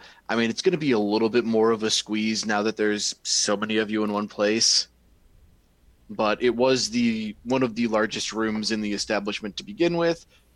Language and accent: English; Brighton, South East England, United Kingdom; Over in Brighton. It's where the family house is.